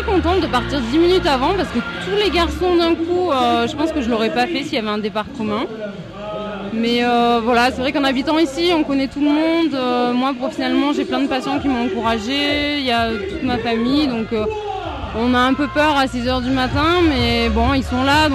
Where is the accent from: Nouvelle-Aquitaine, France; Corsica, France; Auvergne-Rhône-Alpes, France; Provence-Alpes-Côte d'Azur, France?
Provence-Alpes-Côte d'Azur, France; Digne-les-Bains; born there; now in Embrun, France; je suis née à Digne-les-Bains, j'ai commencé le triathlon sous la houlette de Nicolas Lebrun et de Gérard Honorat à Digne-les-Bains. J'ai de la famille qui est à Barcelonnette aussi, et maintenant j'habite en Embrun depuis 3 ans